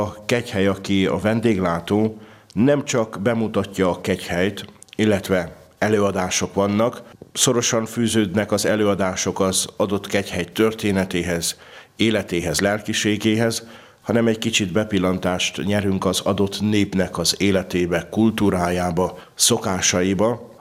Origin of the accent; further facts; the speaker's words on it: Transylvania, Romania; mondtam, hogy Erdélyből, Romániából, de azon belül Erdélyből és egy magyar kegyhelyet képviselek, annak ellenére, hogy Romániából jövök